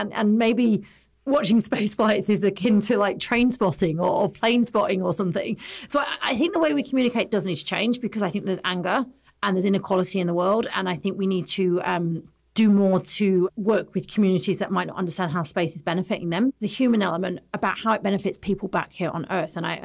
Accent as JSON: {"language": "English", "region": "England", "country": "United Kingdom", "said": "I'm from England, so we like a lot of tea."}